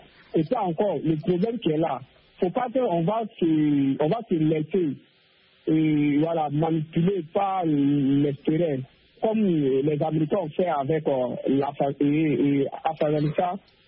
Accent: Burkina Faso; En tout cas, c'est en tant que Burkinabé et puis habitant de la sous-région, je suis un peu découragé, quoi.

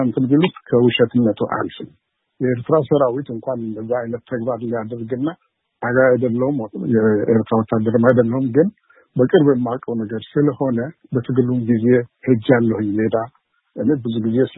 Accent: Eritrea; also born or lived in Ethiopia; now in United States; ትውልድ ሀገሬ ኤርትራ ያደኩበት ኤርትራ በኮሌጅ ደረጃ እና ከዛ በኋላ ስራ ኢትዮጵያ ለረጅም ዓመታት ቆይቻለሁ። ከዛ በኋላ ወደ አሜሪካን ሀገር መጥቼ እዚህ በአስተማሪነት ዩኒቨርሲቲ ስራ ነበር።

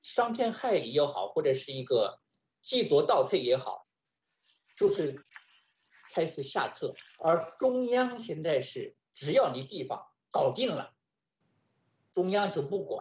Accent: China

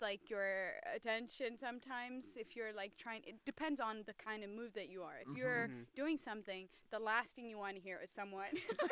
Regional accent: Eritrea; I'm originally from Eritrea, so there's a saying about Eritreans.

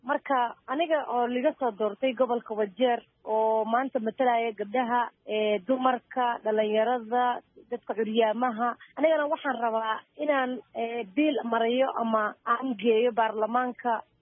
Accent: Kenya; markaan ku noqono gobolkayga aan ku noqdo Kenya

